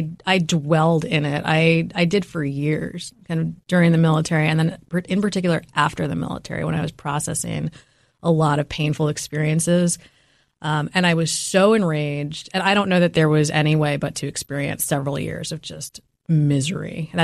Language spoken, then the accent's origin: English; New York City, New York, United States; when I was growing up in New York City, again, very fast-paced environment.